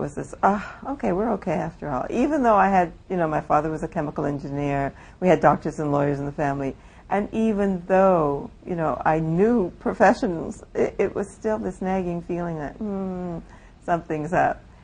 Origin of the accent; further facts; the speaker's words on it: Toronto, Ontario, Canada; many years before that, growing up in Toronto